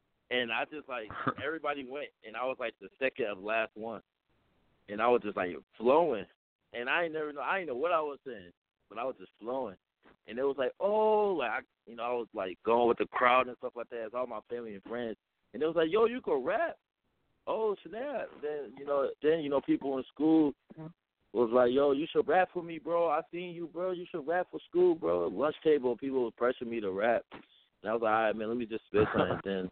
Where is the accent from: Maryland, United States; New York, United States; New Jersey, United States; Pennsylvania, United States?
New York, United States; now in Des Moines, United States; I'm out here, you know, in Des Moines right now. I'm from New York, though, representing.